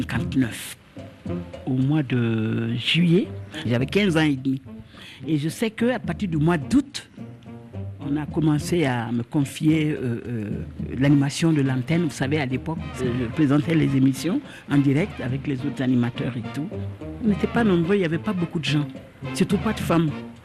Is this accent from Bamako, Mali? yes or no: yes; Bamako, Mali; born there; Je suis né ici à Bamako.